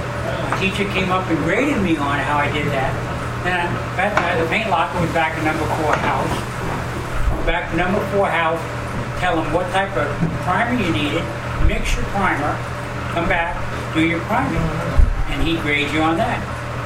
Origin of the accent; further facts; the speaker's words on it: New York City, New York, United States; I grew up in Dog's Neck. You could walk up to Tremont Avenue, take the bus to Westchester Square